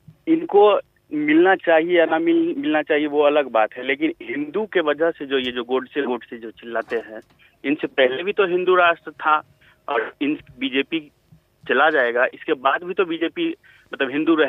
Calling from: Begusarai, Bihar, India; मैं बेगूसराय बिहार से बोल रहा हूँ

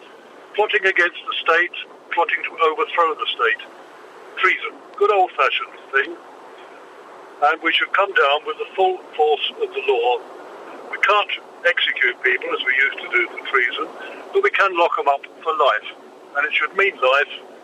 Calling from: Fuengirola, Andalusia, Spain; I'm calling from the A7, just passing Fuengirola Cos.

